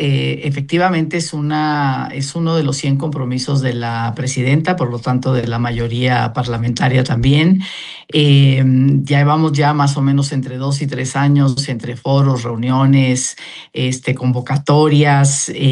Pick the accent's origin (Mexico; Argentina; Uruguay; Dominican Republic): Mexico; México, junto con Colombia y Chile, somos los países de la OCDE con que trabajamos más horas y somos menos productivos.